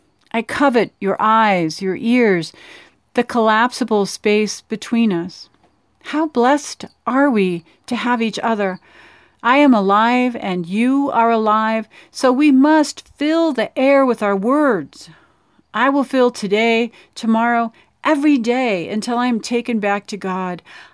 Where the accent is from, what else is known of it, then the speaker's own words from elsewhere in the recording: Dodge City, Kansas, United States; from Dodge City, Kansas